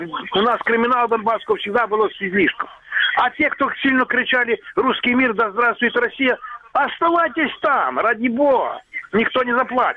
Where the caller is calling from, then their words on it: Kyiv, Ukraine; Это я из Киева.